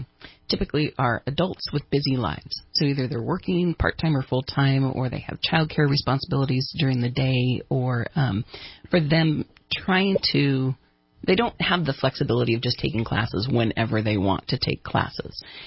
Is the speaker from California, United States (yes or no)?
yes; Redding, California, United States; When I was growing up in Reading, it was if you wanted your bachelor's degree, you had to move away.